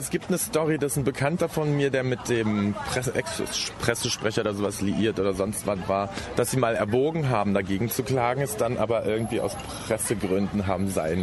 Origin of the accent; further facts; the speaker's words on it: Berlin, Germany; ich komme ja aus Berlin